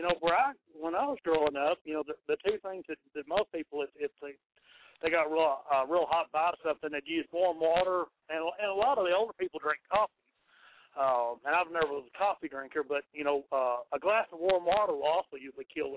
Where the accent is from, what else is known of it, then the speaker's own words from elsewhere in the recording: New Mexico, United States; I grew up in New Mexico. I'm from New Mexico originally, and green chili was a main staple for me when I grew up